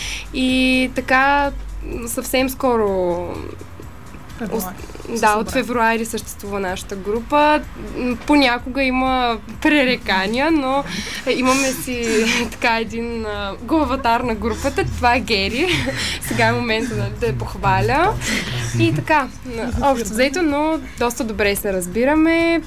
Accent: Varna, Varna Province, Bulgaria; от Варна съм.

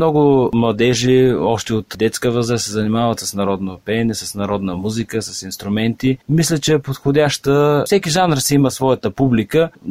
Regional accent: Thrace, Bulgaria; аз като тракиец, който още от дете е бил в тракийската организация

